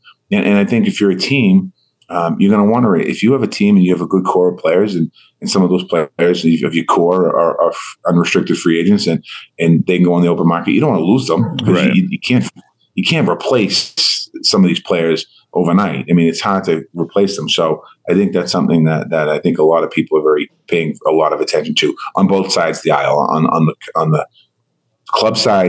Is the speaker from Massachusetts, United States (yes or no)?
yes; Boston, Massachusetts, United States; It's my hometown where I'm from.